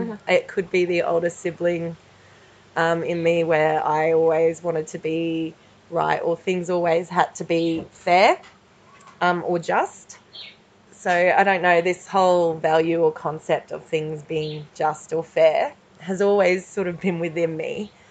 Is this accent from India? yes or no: no; Ipswich, Queensland, Australia; because I'm from Ipswich, Queensland.